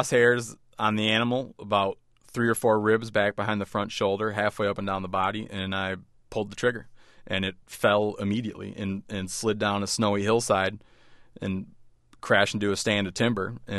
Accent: Michigan, United States; moved away as an adult; also born or lived in Montana; I grew up in Michigan, which is one of the few states that has no buffalo in it historically, but I always fancied that I would be a mountain man. And then in 1999, after I finally did move to Montana

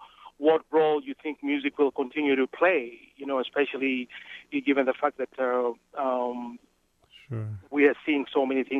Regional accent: Kenya; I'm originally from Kenya.

